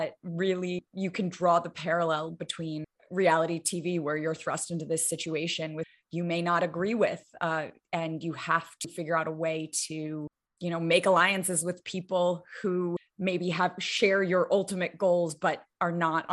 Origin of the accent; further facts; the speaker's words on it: Manhattan, New York, United States; also born or lived in Beijing, China / Hong Kong / Washington, D.C., United States / Syracuse, United States; I grew up in Manhattan, lived in Beijing and Hong Kong, Washington, D.C. for, you know, middle school through high school. And then was, you know, on a college campus in Syracuse, New York.